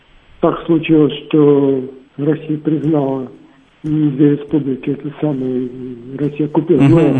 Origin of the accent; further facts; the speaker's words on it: Georgia; это я представитель из Грузии, да, задаю вопрос